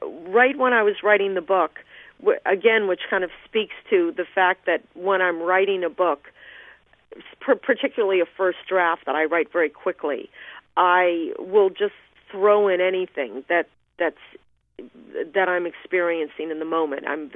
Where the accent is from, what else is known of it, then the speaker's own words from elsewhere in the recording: Aspen, Colorado, United States; I grew up in Aspen in the 70s